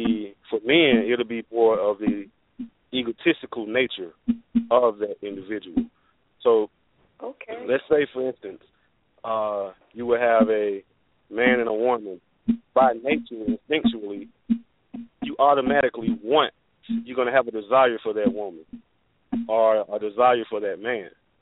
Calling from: Atlanta, Georgia, United States; I'm calling from Atlanta, Georgia.

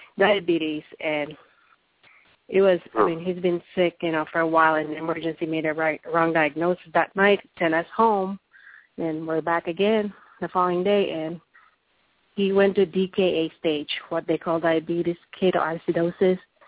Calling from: Albuquerque, New Mexico, United States; from Albuquerque, New Mexico.

